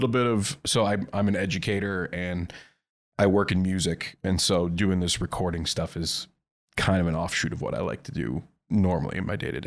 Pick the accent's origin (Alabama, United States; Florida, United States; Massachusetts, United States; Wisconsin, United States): Wisconsin, United States; Green Bay; I'm from the Green Bay area. I'm a big Packer fan.